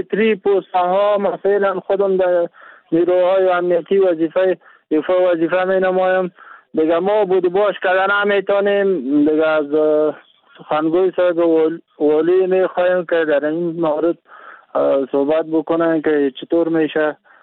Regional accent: Kunduz, Afghanistan; بله از قندوز هستم، از منطقه آلچین هستم.

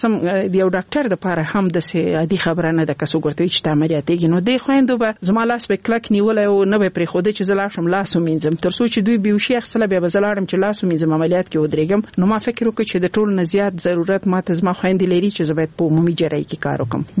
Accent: Laghman, Afghanistan; also born or lived in Nangarhar; زه خپله د لغمان ولایت یم

